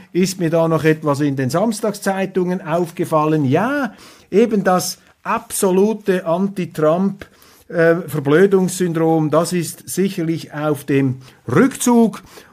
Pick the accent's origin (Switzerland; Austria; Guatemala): Switzerland; wo wir als Schweizer ja nur dem lieben Gott danken können, dass das bei uns noch nicht passiert ist.